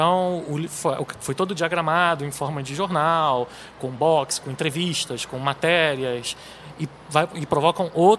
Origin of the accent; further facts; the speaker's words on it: Niterói, Rio de Janeiro, Brazil; como eu sou de Niterói, né, e gosto muito de relembrar os fatos que marcaram a história da região